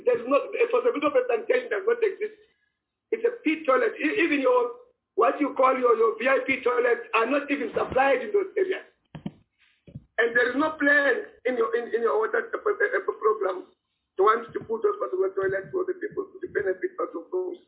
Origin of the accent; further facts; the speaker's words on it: Bushbuckridge, Mpumalanga, South Africa; I grew up in Bushbuck Ridge, where I'm staying in an area called Zanzia.